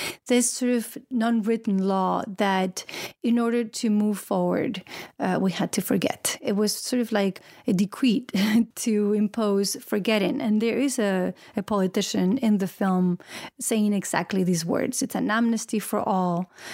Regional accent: Madrid, Community of Madrid, Spain; I grew up in Madrid.

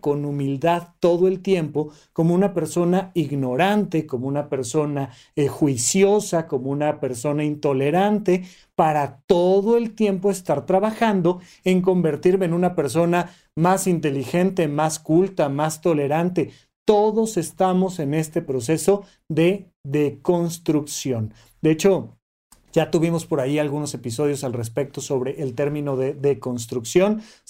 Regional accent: Mexico; soy un mexicano nacido en los 80s

